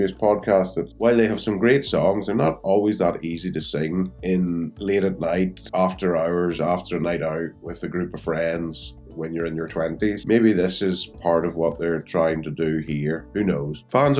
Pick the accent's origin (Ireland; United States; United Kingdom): Ireland; And as an Irishman, I think that's very much part of our culture.